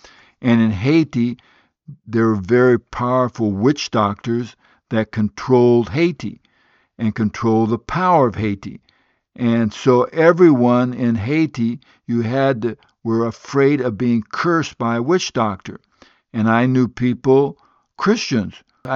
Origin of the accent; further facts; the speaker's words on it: Guinea; also born or lived in Liberia / Sierra Leone; I was born in Liberia, grew up in Guinea, and lived in Sierra Leone because my parents were good.